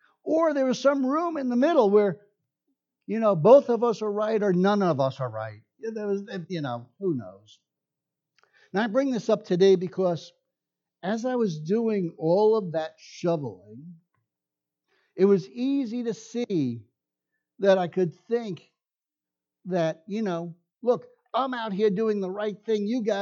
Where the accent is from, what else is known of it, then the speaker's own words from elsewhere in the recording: New York, United States; also born or lived in Florida; now in Georgia, United States; Now, being from the north originally, you can't tell from my accent, but I started out in New York.